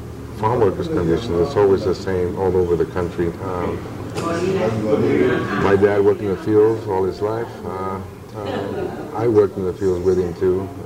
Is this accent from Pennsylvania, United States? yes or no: no; Eloy, Arizona, United States; born there; I was born in Arizona, a little small town, Eloy, Arizona.